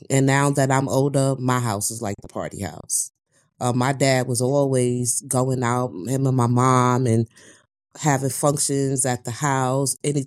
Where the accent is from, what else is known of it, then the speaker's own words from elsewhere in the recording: New York, United States; But if you knew and understand how it is growing up in New York, when I was growing up, you have to be tough.